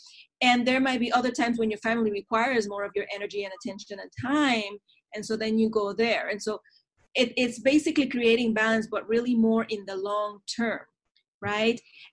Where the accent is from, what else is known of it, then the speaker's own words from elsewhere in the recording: Panama City, Panamá, Panama; now in United States; I'm originally from Panama, Panama City, Panama, and I've lived in the United States now for 31 years.